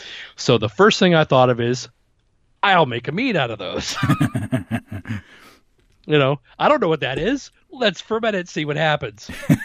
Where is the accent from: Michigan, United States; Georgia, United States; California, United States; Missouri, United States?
Missouri, United States; accent: Missouri; pick up some of my Missouri accent again. Go to the holler.